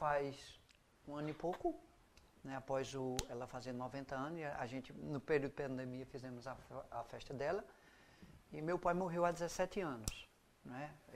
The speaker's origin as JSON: {"language": "Portuguese", "town": "Toritama", "region": "Pernambuco", "country": "Brazil", "tie": "born there", "also_born_or_lived": "Caruaru / Recife", "said": "na realidade, eu nasci em Toritama."}